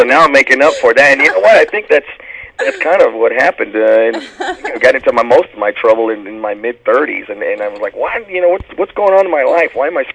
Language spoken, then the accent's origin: English; Los Angeles, California, United States; I was raised in California. I was raised in L.A., which is where I went to high school